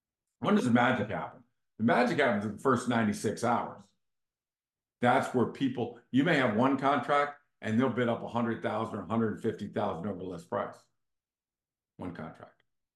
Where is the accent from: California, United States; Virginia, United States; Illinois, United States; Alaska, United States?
Virginia, United States; Vienna; When I grew up here in Vienna, nobody went anywhere for spring break. Nobody.